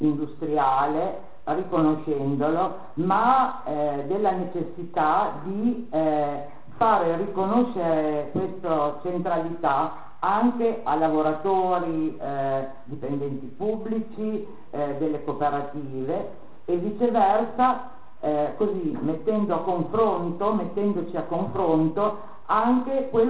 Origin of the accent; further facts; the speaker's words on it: Emilia-Romagna, Italy; Noi veniamo dall'Emilia Romagna